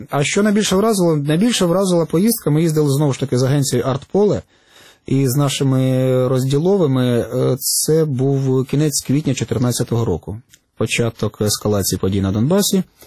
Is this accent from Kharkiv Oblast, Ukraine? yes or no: no; Starobilsk, Luhansk Oblast, Ukraine; у нас у п'ятницю був виступ у моєму рідному Старобільську